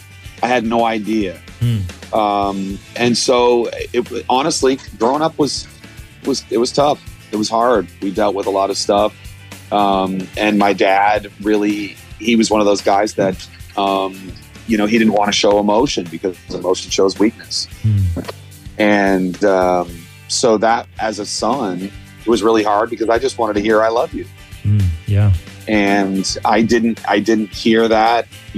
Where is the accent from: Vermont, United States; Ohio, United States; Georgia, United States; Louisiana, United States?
Vermont, United States; Yeah, I grew up in Vermont, and my dad had about 240 acres